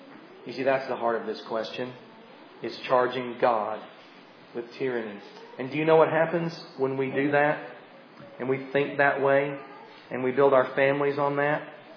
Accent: Tennessee, United States; I am from Tennessee.

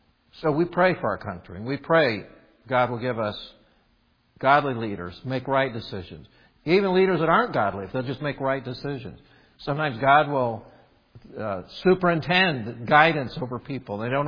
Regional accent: Indiana, United States; When I came from Indiana, where I grew up, they didn't have zoning laws.

